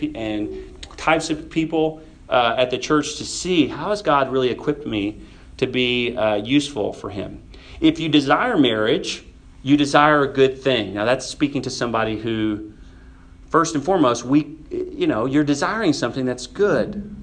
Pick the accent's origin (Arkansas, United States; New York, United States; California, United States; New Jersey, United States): Arkansas, United States; I grew up in Arkansas where, you know, everybody marries their cousin at 17.